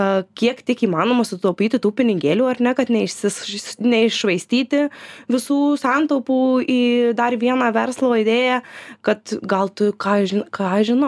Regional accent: Marijampolė, Marijampolė County, Lithuania; Kadangi pati esu Marijampolietė, tai visą laiką sakiau, kad Marijampolė, tai kažką jau tikrai padarysiu.

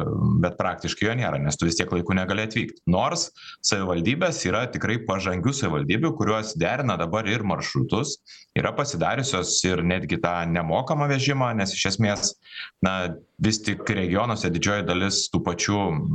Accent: Šiauliai, Šiauliai County, Lithuania; pats esu šiaulietis

